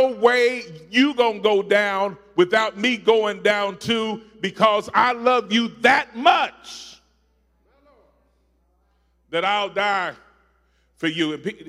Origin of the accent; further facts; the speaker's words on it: Hopkinsville, Kentucky, United States; I grew up in Hopkinsville where somebody evidently put out a narrative that you can't preach unless you got a good suit.